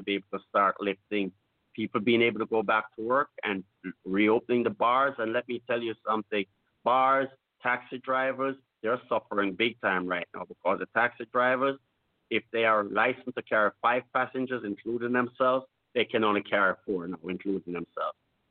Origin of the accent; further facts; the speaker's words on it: Jamaica; I appeal as a Jamaican living in Jamaica, on the ground here in Jamaica